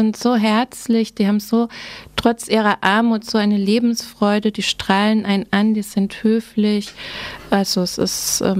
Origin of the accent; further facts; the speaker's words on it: Cologne, North Rhine-Westphalia, Germany; Aus Köln.